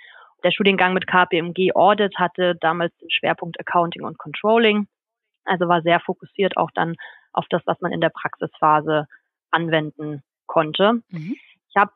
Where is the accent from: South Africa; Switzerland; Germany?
Germany; Munich, Bavaria; habe dann aber von Mannheim in meine Heimatstadt München gewechselt.